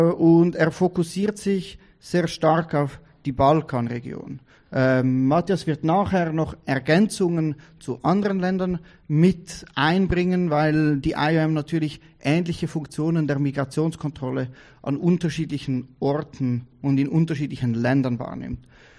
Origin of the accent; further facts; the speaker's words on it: Switzerland; Wie ihr hört, ich bin aus der Schweiz, und ich versuche so gut wie möglich Hochdeutsch zu sprechen.